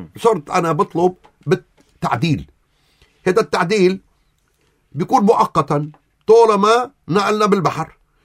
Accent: Lebanon; ليش بتركي سامح لي كلبناني جاي من أرضه

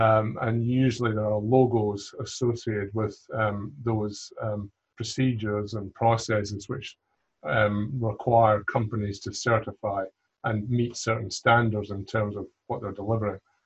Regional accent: Scotland, United Kingdom; moved away as an adult; now in Australia; Well, I'm from Scotland, if my accent doesn't give it away. I've been living in Australia for about 30 years, though

